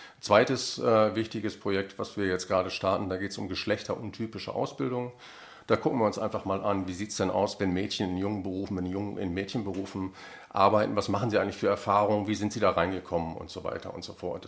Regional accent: Münster, North Rhine-Westphalia, Germany; moved away as an adult; Ja, ich komme aus der Fahrradstadt, genau.

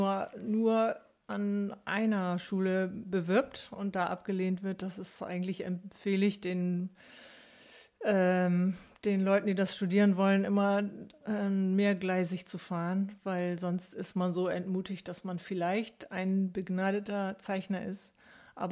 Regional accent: Hamburg, Germany; now in Bremen, Germany; Ich bin in Hamburg aufgewachsen.

